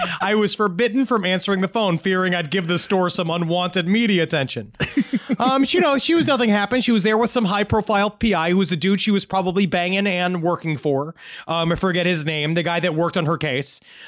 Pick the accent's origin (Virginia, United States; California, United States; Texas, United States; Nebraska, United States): Virginia, United States; Virginia Beach; In my hometown of Virginia Beach, there's a guy who calls himself the Black Widow.